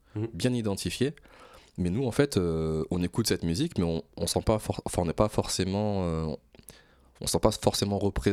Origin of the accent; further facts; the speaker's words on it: France; C'est-à-dire qu'on est français, mais on a vécu dans un univers